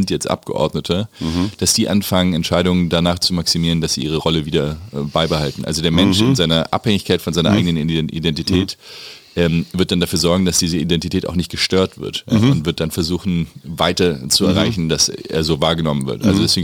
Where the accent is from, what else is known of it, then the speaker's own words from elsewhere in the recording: Hesse, Germany; Also ich bin jüngster Sohn von vier, ich bin Hesse